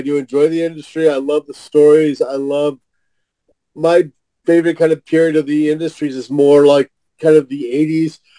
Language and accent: English; San Francisco, California, United States; San Francisco.